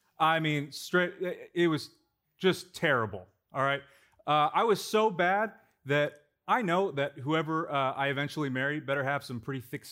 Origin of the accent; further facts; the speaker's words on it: Temecula, California, United States; So I grew up out in Temecula with a big family.